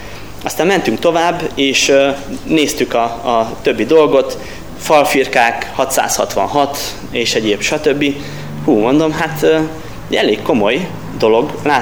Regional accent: Szeged, Csongrád-Csanád, Hungary; mert mi Alföldről jövünk, Szegedről, hát nekünk ez minden izgalmas, ami nem egyenes

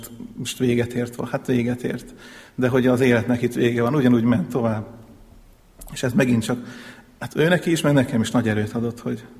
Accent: Kiskőrös, Bács-Kiskun, Hungary; Kiskörösön születtem, ott is nevelkedtem

